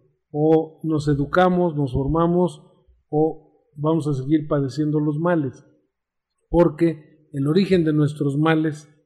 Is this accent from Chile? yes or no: no; Mexico; eso es algo que hay que congratularnos como mexicanos. Hoy hacer política en México incluye a estas instituciones